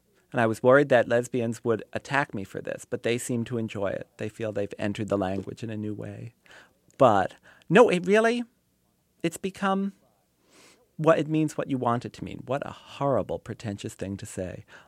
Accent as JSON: {"language": "English", "town": "Piscataway", "region": "New Jersey", "country": "United States", "said": "I'm always proud that I'm from Piscataway because I had a very nice time there"}